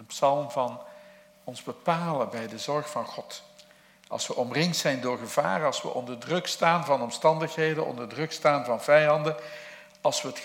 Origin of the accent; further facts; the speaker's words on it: Zeeland, Netherlands; Toen werd ik eraan herinnerd dat ik uit Zeeland kwam, van een exotisch eiland.